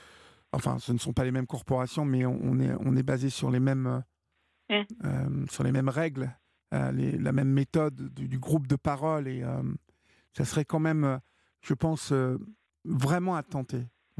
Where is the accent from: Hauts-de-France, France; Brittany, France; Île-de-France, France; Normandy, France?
Normandy, France; Évreux; C'est exactement, comme je suis d'Evreux